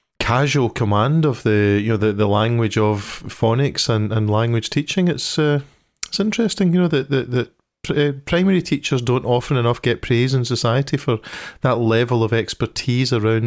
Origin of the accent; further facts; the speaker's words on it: Scotland, United Kingdom; As a Scot, you know, we hear the English news